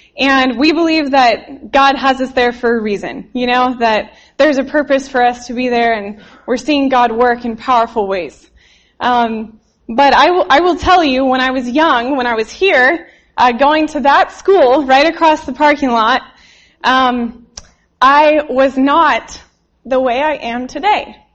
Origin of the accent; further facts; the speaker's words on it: Wichita, Kansas, United States; now in Los Angeles, United States; I grew up here in Wichita, Kansas, and now I live in Los Angeles, California.